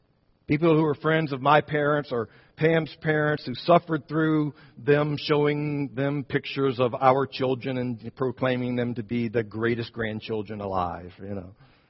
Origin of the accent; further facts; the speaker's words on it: Rockville, Maryland, United States; also born or lived in Georgia; I went to my home church down in Rockville and preached on a Sunday morning. Now, by home church, I need you to understand, I'm talking about the church that my family joined when we first moved to Maryland in 1966.